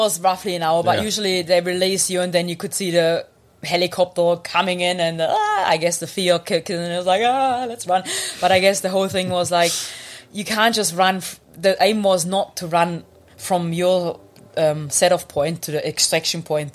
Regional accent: Germany; English is a second language; I grew up in Germany

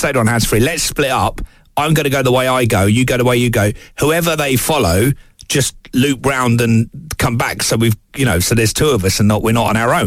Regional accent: Watford, East of England, United Kingdom; I was a proper boy growing up in Watford playing with cars.

